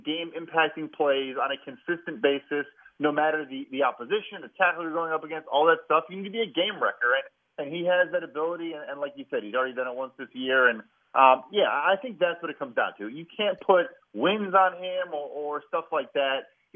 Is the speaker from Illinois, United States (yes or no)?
yes; Chicago, Illinois, United States; I mean, for example, I'm from Chicago